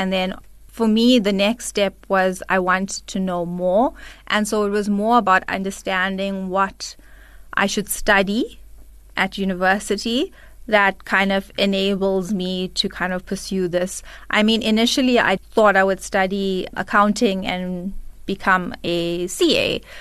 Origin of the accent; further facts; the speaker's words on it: Durban, KwaZulu-Natal, South Africa; So I grew up in Durban and I attended Kingsway High School.